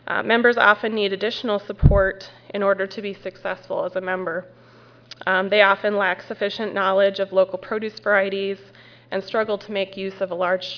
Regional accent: Iowa City, Iowa, United States; a nonprofit organization based in my hometown of Iowa City, Iowa.

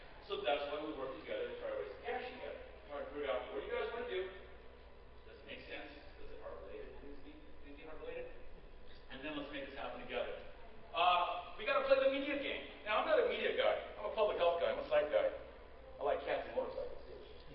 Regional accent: Los Angeles, California, United States; now in Chicago, United States; So I'm from Los Angeles, came to Chicago in 97. Two things I realized when I came to Chicago.

